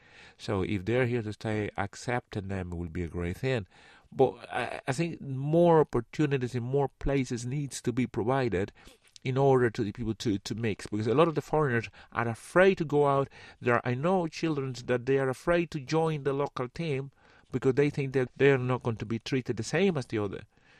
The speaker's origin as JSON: {"language": "English", "country": "Cuba", "second_language": "English", "said": "somebody comes beside me and asks me, \"Where are you from?\" And, \"Well, I'm from Cuba.\""}